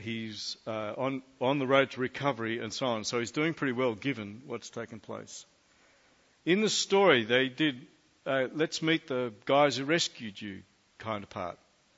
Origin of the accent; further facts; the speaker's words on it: Australia; After all, I'm an Australian, right?